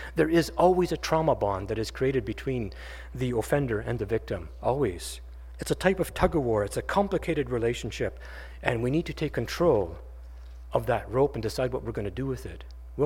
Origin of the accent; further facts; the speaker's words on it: Canada; He detected my accent and started asking me about a few things about Canada.